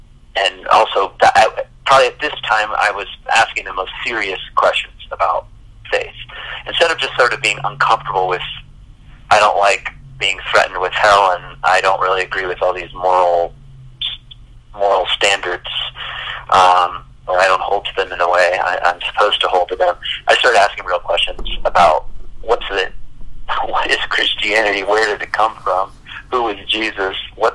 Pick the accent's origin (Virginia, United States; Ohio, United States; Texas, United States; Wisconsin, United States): Virginia, United States; I grew up in the South in Virginia, at a place called Thomas Road Baptist Church. This is Jerry Falwell's church. My dad worked for Jerry Falwell.